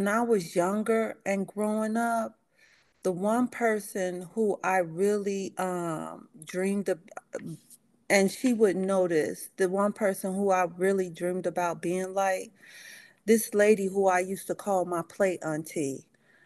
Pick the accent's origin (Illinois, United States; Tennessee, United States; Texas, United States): Illinois, United States; Chicago; Well, if I grew up on the South Side, and when I say the South Side of Chicago, I want to say like the Southeast Side, right off of South Chicago and Yates